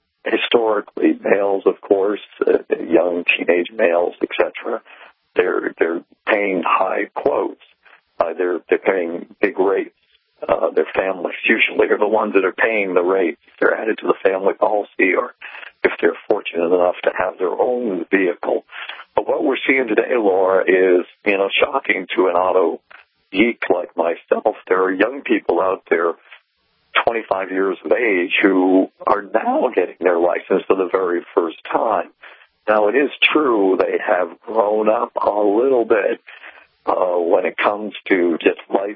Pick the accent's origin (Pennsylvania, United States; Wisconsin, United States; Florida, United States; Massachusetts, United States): Massachusetts, United States; born or raised there